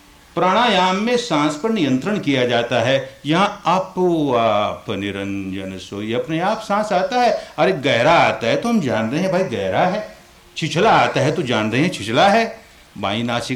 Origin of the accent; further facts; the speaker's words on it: Myanmar; I was born in Burma and I lived there. I learned a little bit of the language